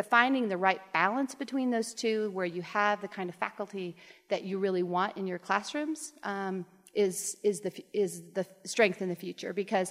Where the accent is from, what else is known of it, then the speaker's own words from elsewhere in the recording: Iowa, United States; I was a farm girl. I grew up in Iowa, and I went to a small liberal arts college, and I was so homesick